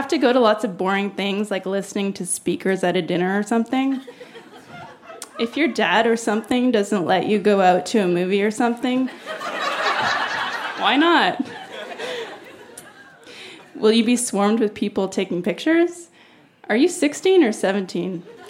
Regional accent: Abbotsford, British Columbia, Canada; Oh yeah, I'm from Abbotsford, BC. 45 minutes from Vancouver.

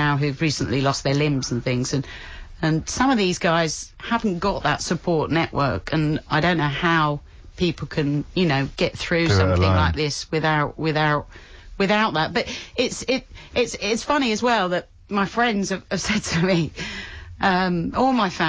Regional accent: London, United Kingdom; I'm a Londoner.

